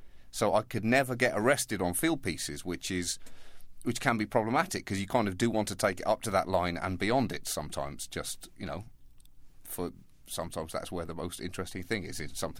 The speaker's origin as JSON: {"language": "English", "country": "United Kingdom", "said": "basically 3 decades of being British"}